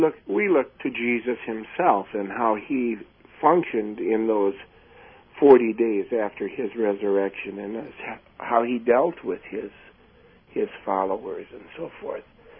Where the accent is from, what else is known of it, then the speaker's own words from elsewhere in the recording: Chicago, Illinois, United States; and I grew up in the Chicago area. And our relatives who lived in the city would come out to the suburbs where we lived